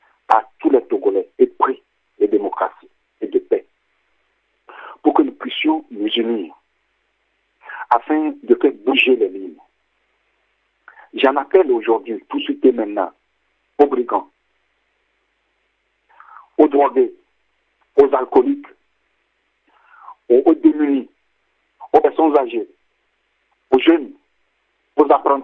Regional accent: Mulhouse, Grand Est, France; je suis en direct depuis la ZAP, je suis de Mulhouse. Je suis à Mulhouse en France, ce n'est pas de la région parisienne.

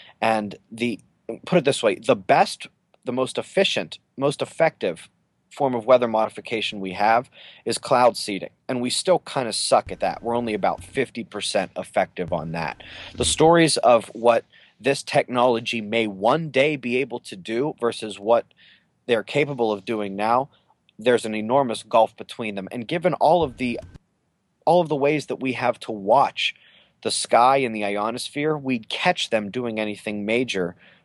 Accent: Pittsburgh, Pennsylvania, United States; Yeah, I wish I could say I followed football as much as I used to, especially because I'm from Pittsburgh.

